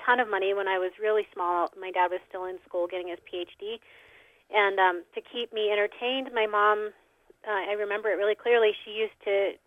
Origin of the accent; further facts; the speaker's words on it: Albuquerque, New Mexico, United States; Well, I grew up in Albuquerque, and my dad is a professor.